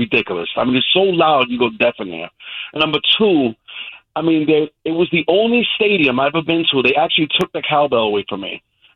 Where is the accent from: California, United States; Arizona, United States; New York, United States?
New York, United States; Brooklyn; So I grew up in East New York and Brooklyn. Okay, I'm Puerto Rican.